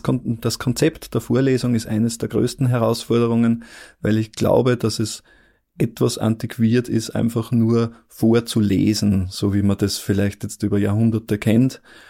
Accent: Upper Austria, Austria; now in Graz, Austria; Ursprünglich komme ich aus Oberösterreich. Man erkennt es vielleicht noch ein bisschen am Akzent, bin aber schon seit über 10 Jahren in Graz und eigentlich Wahlsteirer, könnte man sagen.

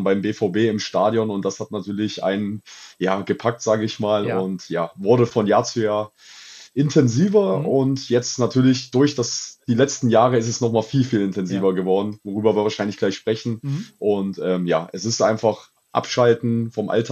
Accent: Kassel, Hesse, Germany; ich wohne in Kassel, bin gebürtig Kassel, habe in Baunatal gewohnt, das ist so ein kleiner Vorort, kennt man vielleicht, auch mal zweite Liga gespielt.

